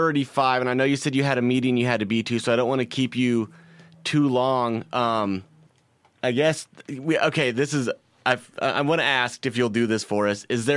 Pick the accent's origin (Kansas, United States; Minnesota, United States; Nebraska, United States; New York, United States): Nebraska, United States; Lincoln; Growing up in Lincoln, and I mean, growing up a Husker fan in Nebraska